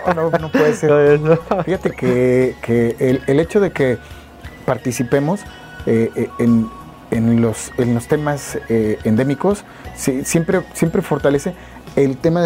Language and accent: Spanish; Puente de Ixtla, Morelos, Mexico; Jojutla de Juárez, Morelos, en el sur del estado, de donde somos oriundos. Yo aprovecho para decir, soy de Puente de Ixtla, Morelos